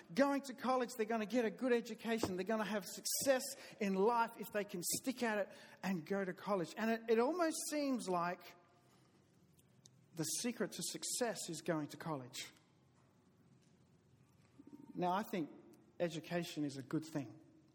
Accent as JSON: {"language": "English", "region": "the South", "country": "United States", "accent": "southern", "said": "And you're not going crazy. I talk funny. It's my southern accent."}